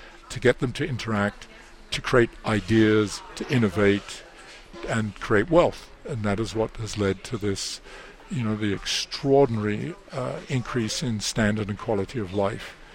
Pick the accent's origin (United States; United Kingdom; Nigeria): United Kingdom; England; You know, I come from England